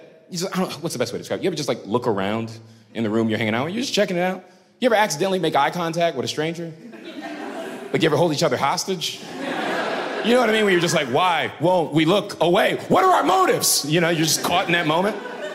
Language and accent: English; the South, United States; But I'm from the South.